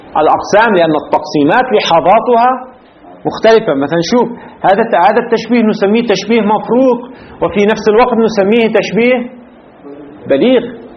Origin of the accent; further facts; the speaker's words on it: Lebanon; في العامية عندنا في لبنان يستعمل في الفترة الأخيرة مثل من هذا القبيل.